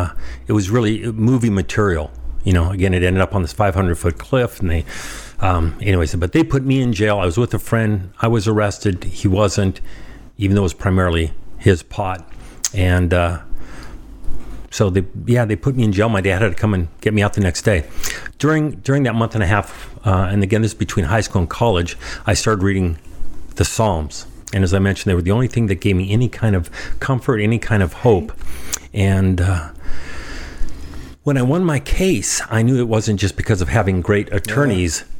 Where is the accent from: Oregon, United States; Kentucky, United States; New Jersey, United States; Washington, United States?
Washington, United States; Seattle; First off, I'm from Seattle. I've been married for 30 years.